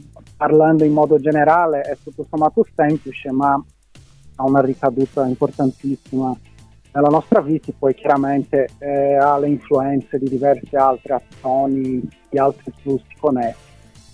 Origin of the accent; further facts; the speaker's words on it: Brazil; moved away as an adult; now in Italy; io appunto mi sono laureato in ecologia in Brasile, sono brasiliano